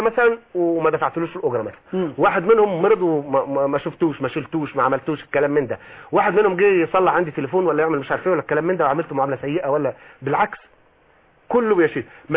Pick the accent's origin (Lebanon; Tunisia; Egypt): Egypt; Sabalut, Minya Governorate; انا من المنيا من صبلوط، والمنيا من البلاد اللي نسبه الاقباط فيها توصل ل 15 او 20%